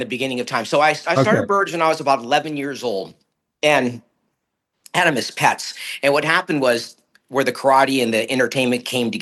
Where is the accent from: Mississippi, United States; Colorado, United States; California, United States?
California, United States; Stockton; I grew up in Stockton.